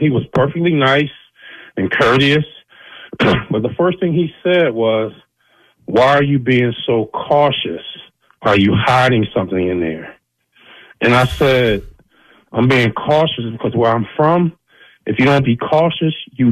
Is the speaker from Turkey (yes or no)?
no; Philadelphia, Pennsylvania, United States; And I'm born and raised in Philly.